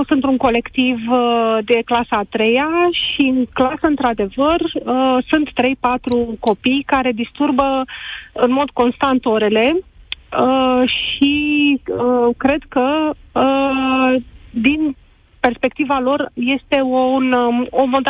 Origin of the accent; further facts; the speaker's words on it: Bucharest, Romania; Sunt din București.